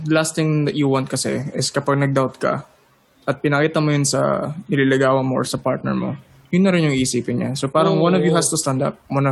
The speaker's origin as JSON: {"language": "Tagalog", "town": "Pasig", "region": "Metro Manila", "country": "Philippines", "said": "So I'm from Pasig"}